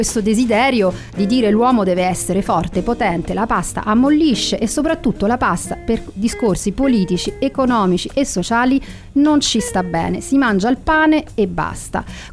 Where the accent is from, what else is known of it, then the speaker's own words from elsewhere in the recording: Rome, Lazio, Italy; accent: Roman; moved away as an adult; Io sono nata a Roma, sono partita quando avevo 21 anni, quindi la maggior parte della mia vita l'ho vissuta all'estero.